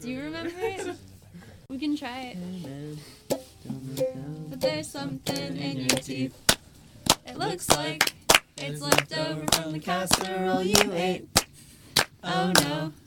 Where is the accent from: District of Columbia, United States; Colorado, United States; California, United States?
California, United States; Santa Barbara; we're from Santa Barbara, California, and we've been on tour for a little over a week